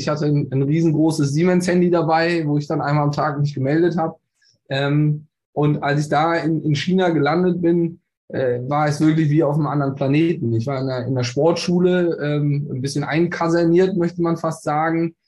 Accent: Bonn, North Rhine-Westphalia, Germany; gebürtig aus Bonn, bin inzwischen 38 Jahre jung

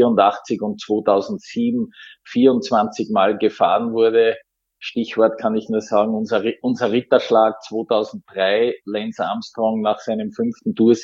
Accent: Graz, Styria, Austria; Wir haben rund um meine Heimatstadt Graz einen sogenannten Super Summer

